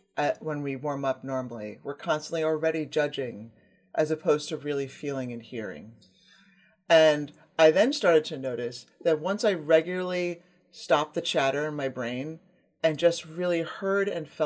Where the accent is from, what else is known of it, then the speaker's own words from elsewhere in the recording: New York, United States; my story is that I'm from New York and grew up in a very traditional youth orchestra culture.